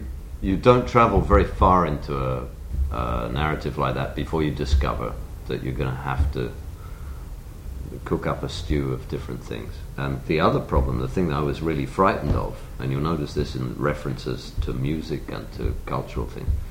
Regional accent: Mexico City, Mexico; I grew up in Mexico City. And so all the school kids that I knew around that time, many of them anyway, were from the southern USA, and I spent plenty of time in Texas myself. I knew the dialect

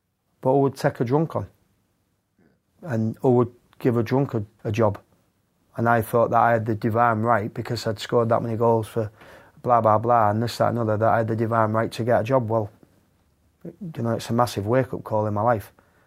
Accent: Yorkshire and the Humber, United Kingdom; because I'm a Yorkshireman.

